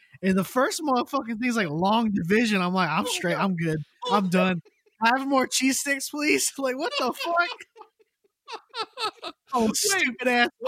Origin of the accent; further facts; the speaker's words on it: Florida, United States; Man, listen, I grew up in Florida, so it was called FCAT.